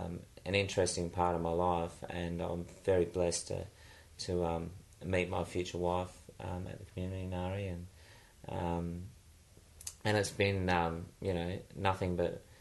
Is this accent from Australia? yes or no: yes; Bassendean, Western Australia, Australia; in Bassendean, in the little town that I grew up in Perth.